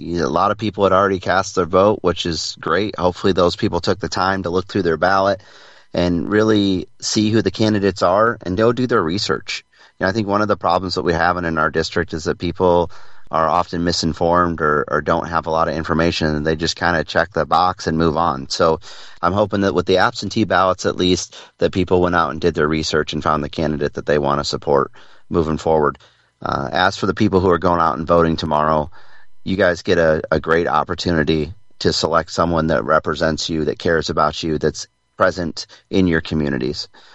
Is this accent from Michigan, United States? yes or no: yes; Grayling, Michigan, United States; I was just at the grand opening of pickleball courts in my hometown of Grayling at the Commission on Aging.